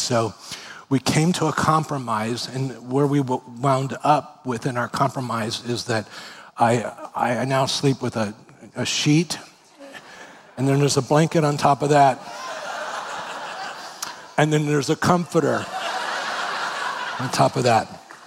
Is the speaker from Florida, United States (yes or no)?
yes; Miami, Florida, United States; and I was raised in Miami, Florida, where it is warm.